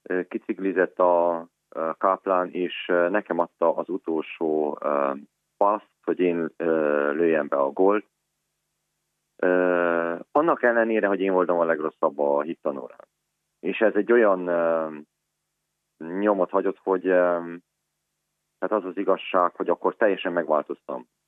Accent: Ciumani, Harghita, Romania; also born or lived in Gheorgheni; 1978. decemberében születtem Gyergyószent Miklóson. 9 hónapos koromban a szüleim elváltak, így egy Gyergyócsoma falvára költözött a család egyik része, és a nagyszüleimnél nevelkedtem. Gyergyócsoma falván ott végeztem az általános iskolát és az 5-8-at is.

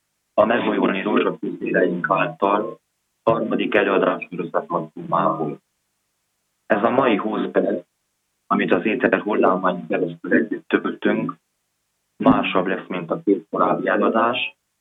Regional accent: Szentegyháza, Harghita, Romania; mivel rövid szabadságomat töltöm a Alti Taglabánán szülőfalumban, Szentegyházán

